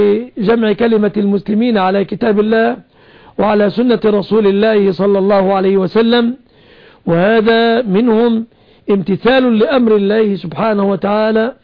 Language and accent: Arabic; Egypt; بلادنا مصر